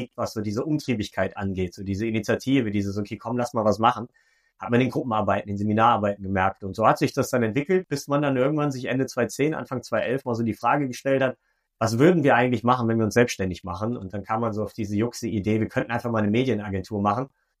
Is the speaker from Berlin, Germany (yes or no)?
no; Velbert, North Rhine-Westphalia, Germany; born there; Ich komme gebürtig aus Velbert, das ist in NRW zwischen Wuppertal und Essen. Eine kleine 80.000 Seelenstadt, die keiner kennt, weil das Ruhrgebiet halt einfach so dominiert.